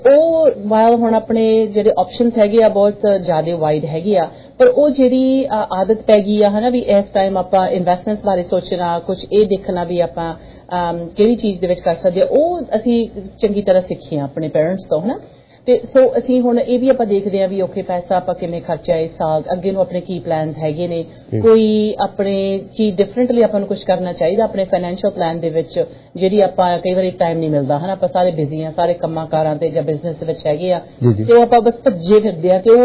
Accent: Canada; ਅਸੀਂ ਮੈਂ ਕੈਨੇਡਾ ਦੇ ਵਿੱਚ ਗਰੋ ਅਪ ਹੋਈ ਹਾਂ

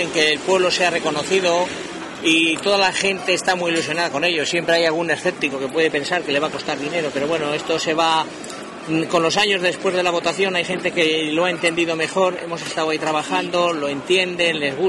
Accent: Castrillo, Castile and León, Spain; en Castrillo, en mi pueblo original

